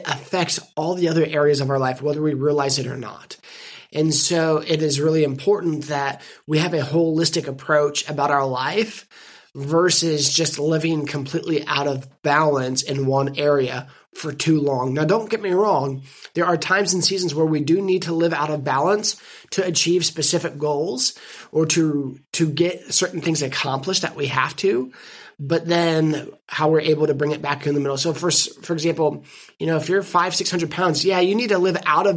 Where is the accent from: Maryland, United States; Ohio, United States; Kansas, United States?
Kansas, United States; Hays; moved away as an adult; now in Tulsa, United States; I grew up in Hayes, Kansas, and moved here to Tulsa back in 2007. Went to the university here of Oral Roberts University.